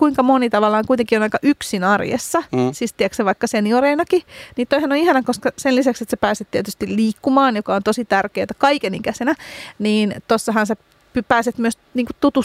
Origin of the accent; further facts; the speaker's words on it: Helsinki, Uusimaa, Finland; Itse tunnustan, että olen Töölöstä kotoisin